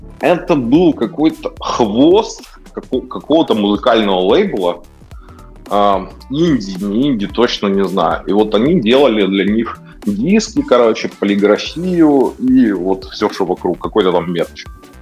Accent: Kyiv, Ukraine; Значит, вырос я в Киеве, учился я в разных школах, часто переезжали.

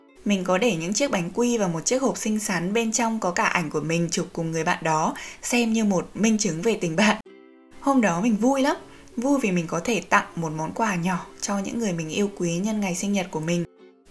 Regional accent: Hanoi, Vietnam; Mình sinh ra và lớn lên tại Hà Nội nên mình thực sự chưa trải qua cảm giác xa nhà cả năm

